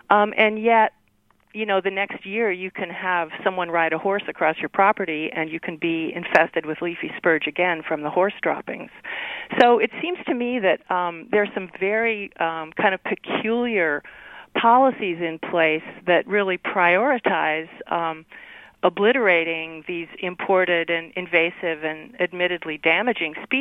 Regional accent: Mountain West, United States; I'm from the Mountain West, and so I know that a lot of the plants there that we consider wildflowers are actually imported species

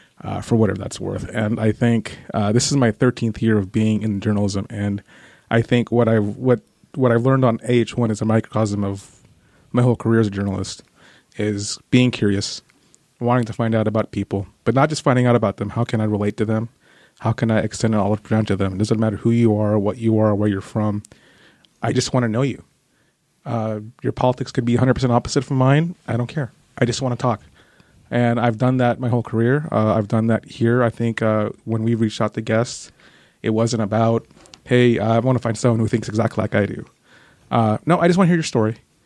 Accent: Bellflower, California, United States; I am from, born and raised in the Los Angeles suburbs. If anybody knows the city, Bellflower, California, that's where I was born.

